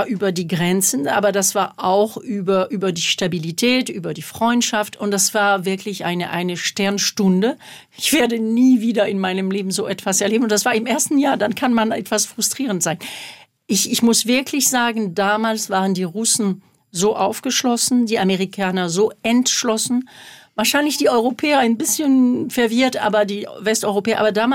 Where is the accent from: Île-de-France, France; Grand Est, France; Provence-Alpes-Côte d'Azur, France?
Provence-Alpes-Côte d'Azur, France; Marseille; German is a second language; now in Germany; ich bin 64 geboren und bin ein Kind des Élysée-Vertrags. Das heißt, ich bin in Marseille aufgewachsen